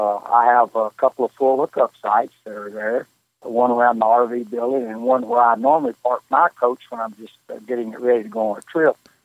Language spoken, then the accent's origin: English; Searcy, Arkansas, United States; In my case, I'm from Searcy, Arkansas.